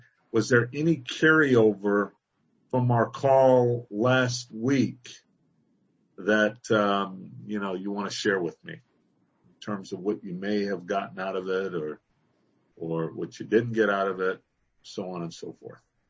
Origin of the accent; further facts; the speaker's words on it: California, United States; accent: California; sometimes my little California accent comes through.